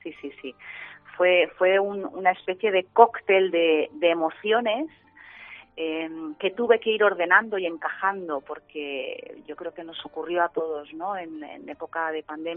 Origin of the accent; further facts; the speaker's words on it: Balearic Islands, Spain; Yo soy mallorquina, Mi padre es de Jerez de la Frontera, del sur, andaluz, y por mi sangre, por mis venas corre sangre andaluza también.